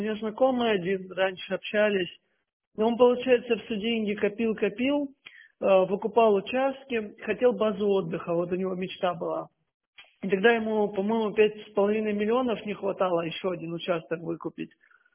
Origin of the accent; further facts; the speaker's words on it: Pyatigorsk, Stavropol Krai, Russia; now in Krasnodar, Russia; А я сам, знаете, я из Пятигорска. Вот, очень давно переехал в Краснодар. А так все детство провел в Пятигорске.